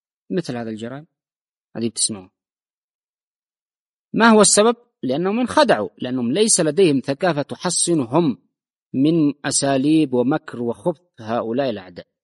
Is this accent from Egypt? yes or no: no; Yemen; إحنا كشعب يمني